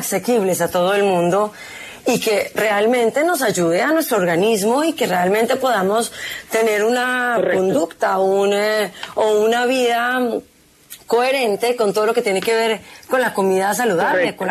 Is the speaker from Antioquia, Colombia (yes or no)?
yes; Medellín, Antioquia, Colombia; Vengo de Medellín, claro.